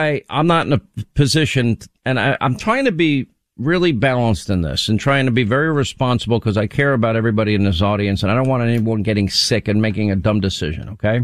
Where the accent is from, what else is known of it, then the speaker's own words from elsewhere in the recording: United States; I don't want to leave the United States ever. I'm an American.